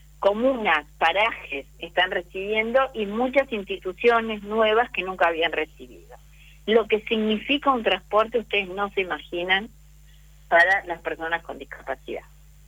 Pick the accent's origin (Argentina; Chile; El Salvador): Argentina; Entre Ríos; born there; also born or lived in Misiones / Chaco; me ha tocado vivir en Misiones, me ha tocado vivir en Chaco y conocer mucho Corrientes y, bueno, obviamente que mi provincia natal, Entre Ríos.